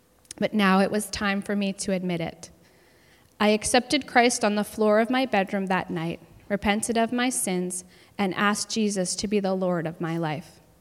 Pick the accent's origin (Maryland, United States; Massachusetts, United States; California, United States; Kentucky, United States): Massachusetts, United States; Acton; now in Groton, United States; husband, John, and I live in Groton, Massachusetts, with our three school-aged children. I was born and raised in Acton, Massachusetts, and I was born into the Catholic Church.